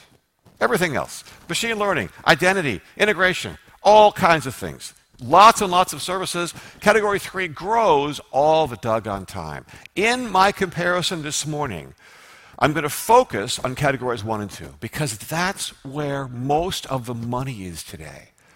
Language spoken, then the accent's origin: English; United States; I'm an American. I say IaaS.